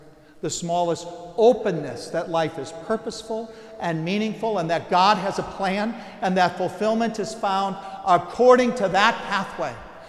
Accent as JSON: {"language": "English", "region": "Wisconsin", "country": "United States", "tie": "born or raised there", "lives_now": "Toledo, United States", "said": "I'm not originally from Toledo, nor am I from Ohio. I'm from Wisconsin originally, and where most of my childhood took place."}